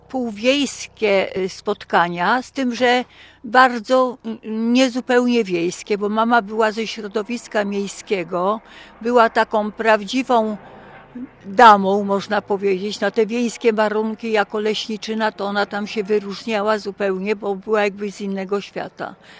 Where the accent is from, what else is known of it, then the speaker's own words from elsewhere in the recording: Warnowo, West Pomeranian Voivodeship, Poland; also born or lived in Vilnius Region, Lithuania; Ja się urodziłam jeszcze na Wileńszczyźnie. Jako pięciolatek wróciłam do naszego zachodniopomorskiego, bo to ojciec dostał skierowanie do Warnowa, czyli to jest na Wyspie Wolin. Był leśnikiem. I właściwie tak się hodowałam do 14 roku życia w leśniczówce z przyrodą.